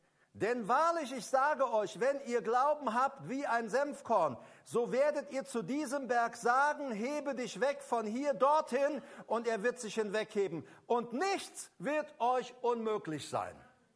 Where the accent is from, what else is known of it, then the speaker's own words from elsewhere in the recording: Paraguay; Ich kenne das von zu Hause, ich komme aus Paraguay. Bei uns gab es damals, als ich Teenager war, da gab es keine Betonmischer bei uns.